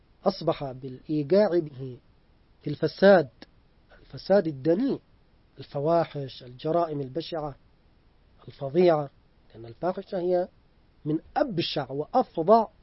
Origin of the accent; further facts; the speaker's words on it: Yemen; مثل ما حدث عندنا في اليمن وحدث في بلدان كثيرة